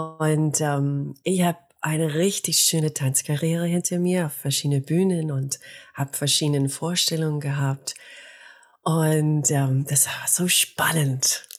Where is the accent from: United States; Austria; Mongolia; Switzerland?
United States; now in Germany; Ich bin Amerikanerin, ich wohne in Deutschland seit einer Weile. Und ich bin erst hier gekommen, halt einfach nach Deutschland als Tänzerin, als professionelle Tänzerin. Erstmals nach Europa, nach Dänemark, dann habe ich getanzt in Frankreich